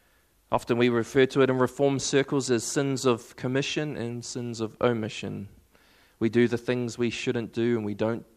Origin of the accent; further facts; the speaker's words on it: Waikato, New Zealand; I grew up in the Waikato, just to let you know, Te Awamutu down the road, hey. I grew up in the Waikato